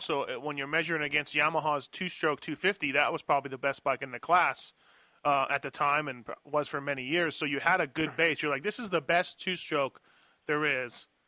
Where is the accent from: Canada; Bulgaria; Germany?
Canada; because I'm Canadian